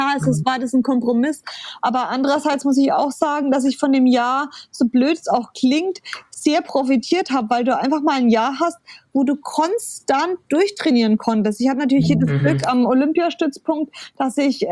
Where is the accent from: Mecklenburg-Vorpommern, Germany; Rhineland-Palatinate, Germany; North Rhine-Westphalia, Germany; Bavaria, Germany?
Bavaria, Germany; Bayreuth; Ich komme ursprünglich aus Bayreuth